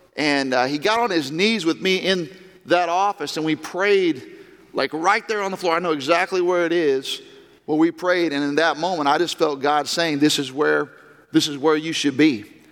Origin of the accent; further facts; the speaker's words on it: Florida, United States; our car didn't have heat, and we didn't need heat because we grew up in Florida.